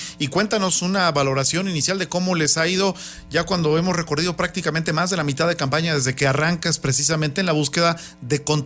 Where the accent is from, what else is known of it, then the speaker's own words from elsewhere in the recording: Mexico; Desafortunadamente, hay quienes nos quieren enfrentar como mexicanos, ¿no?